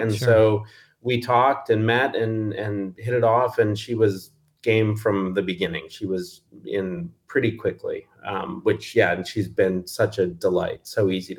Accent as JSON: {"language": "English", "town": "Neenah", "region": "Wisconsin", "country": "United States", "tie": "born or raised there", "said": "Yeah, I grew up in Neenah and went to Neenah High, graduated back in the 90s, went to the University of Wisconsin"}